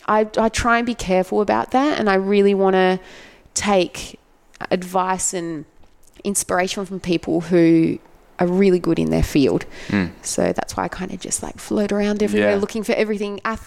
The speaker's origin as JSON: {"language": "English", "country": "Australia", "said": "Australia is of course up there because I am Australian."}